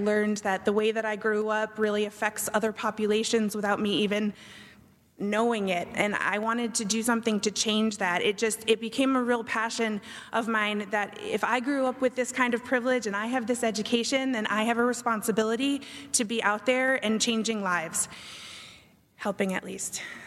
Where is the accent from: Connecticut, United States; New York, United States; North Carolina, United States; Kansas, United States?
Connecticut, United States; So, I am originally from Connecticut.